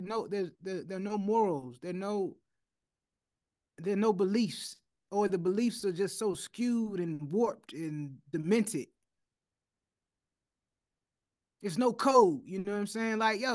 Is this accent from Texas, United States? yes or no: no; Kansas City, Missouri, United States; Like, yo, we're all from Kansas City. Our team won.